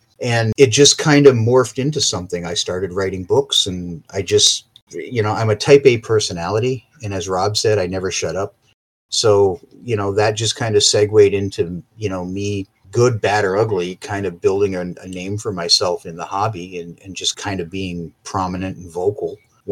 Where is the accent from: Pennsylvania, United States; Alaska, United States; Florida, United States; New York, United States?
New York, United States; now in Wisconsin, United States; There's a couple of funny stories being a New Yorker moving out here. And everybody asks me why I talk funny.